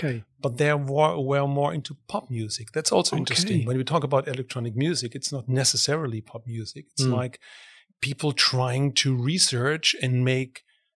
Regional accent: Nijmegen, Gelderland, Netherlands; English is a second language; I am from Nijmegen. Ooh. And that's very hard to pronounce. And it's right in the middle between Amsterdam and Düsseldorf. So it's in the Netherlands, but more or less on the German border.

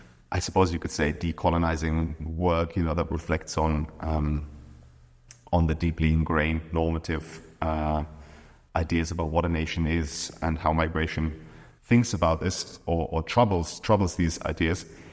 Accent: Oberhausen, North Rhine-Westphalia, Germany; born there; English is a second language; I was born in Oberhausen, which borders Mülheim an der Ruhr.

